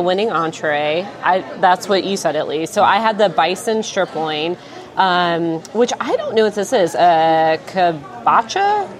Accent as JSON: {"language": "English", "region": "Mississippi", "country": "United States", "said": "Everybody likes to say I'm bougie, but I'm from Mississippi, and I dip most of my food in ranch, so I'm not convinced that I am."}